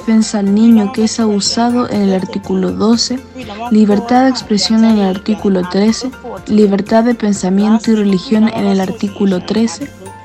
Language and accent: Spanish; Guyana; soy de Guyana. Crecí en un país donde hay niños y adolescentes en todos los rincones de la nación